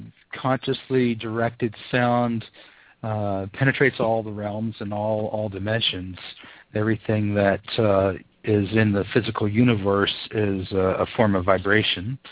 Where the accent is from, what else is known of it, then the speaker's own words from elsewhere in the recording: United States; you know, I'm just an American, you know, North American, you know, I've had a, you know, humble beginnings.